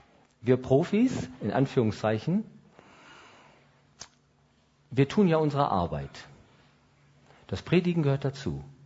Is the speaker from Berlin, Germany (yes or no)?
no; Lower Saxony, Germany; Oder wie man in Norddeutschland sagt, wo ich herkomme, moin. Ich komme aus dem Emsland gebürtig, das liegt unterhalb von Ostfriesland. Deswegen sagt man bei uns nur Moin, aber in Ostfriesland sagt man dann doppelt Moin.